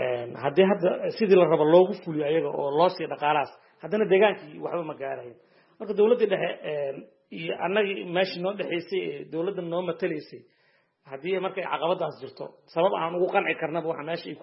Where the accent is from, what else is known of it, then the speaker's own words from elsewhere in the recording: Hiiraan, Somalia; anagu degan ahaan waxaan ka soo jeednaa gobolka Hiiraan ee maamulka Shabeellaha ka tirsan